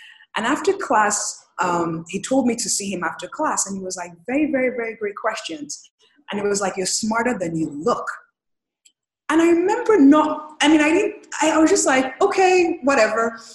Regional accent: Nigeria; now in United States; Is being Nigerian, when I first moved to the US, I really didn't see things through the lens of race.

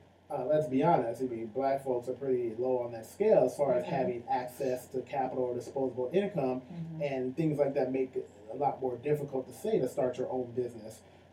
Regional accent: Detroit, Michigan, United States; we're both from Detroit

